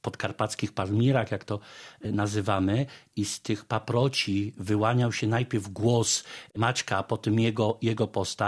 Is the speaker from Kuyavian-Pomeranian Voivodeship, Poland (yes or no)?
no; Warzyce, Subcarpathian Voivodeship, Poland; Tak, ja jestem, pochodzę z Warzyc.